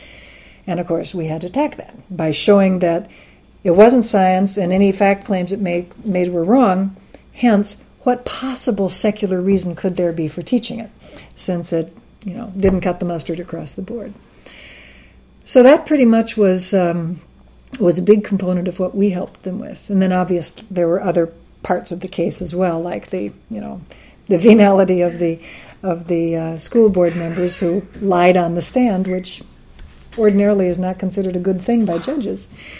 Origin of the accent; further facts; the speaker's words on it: Wisconsin, United States; I'm from Wisconsin, so of course I want people to be civilized.